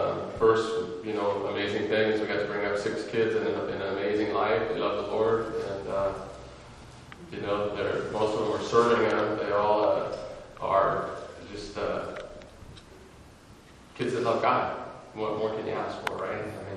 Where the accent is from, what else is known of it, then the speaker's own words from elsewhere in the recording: Roseburg, Oregon, United States; moved away as an adult; now in Mexico; Yeah, so we're missionaries in Mexico, been there 11 years. We're actually from Roseburg, Oregon, not too far down the coast.